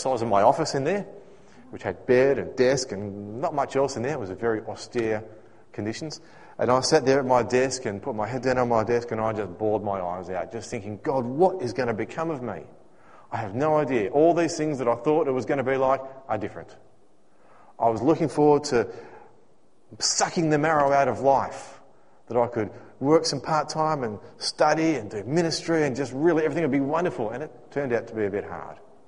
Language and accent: English; Western Australia, Australia; As many of you know, I grew up here in Western Australia, and up until, it's been about 17 years now since God called me on a particular day to move to Sydney